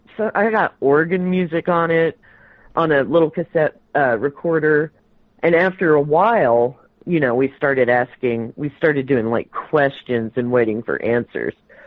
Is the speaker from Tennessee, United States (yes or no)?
yes; Clarksville, Tennessee, United States; I grew up in Clarksville, Tennessee, which is close to Adams, which is where the Bell Witch haunting took place.